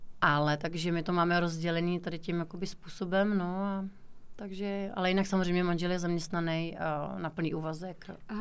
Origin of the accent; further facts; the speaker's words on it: Čejkovice, South Bohemian Region, Czechia; Pocházím z vesnice kousek od Budějovic. Na základní školu jsem dojížděla sem do Budějovic, takže bych řekla, že prakticky jsem v Budějovicích vyrůstala, ale narodila jsem se tady, ale že naši mají tady v Čejkovicích baráček, aha, takže jsem vlastně pocházím z Čejkovic.